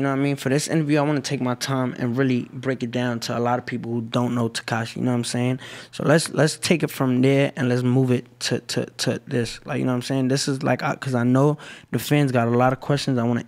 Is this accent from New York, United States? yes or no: yes; Brooklyn, New York, United States; Growing up in Bushwick is just, you know, regular street shit. Like, if you from New York, you already know how Brooklyn give it up.